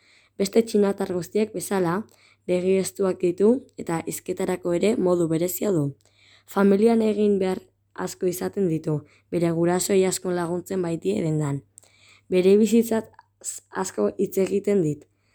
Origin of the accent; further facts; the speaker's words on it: Azpeitia, Basque Country, Spain; born there; 10 urte ditut eta azpeitiarra naiz jaiotzez.